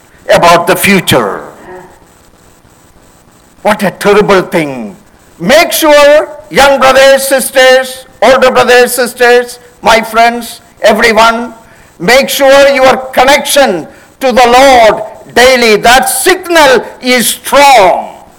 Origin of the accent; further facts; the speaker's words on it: Kochi, Kerala, India; English is a second language; when I was growing up in Cochin Ernakulam Assembly, it was a naval assembly mainly.